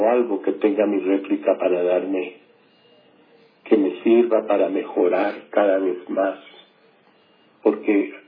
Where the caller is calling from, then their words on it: Bogotá, Colombia; de Bogotá, Colombia.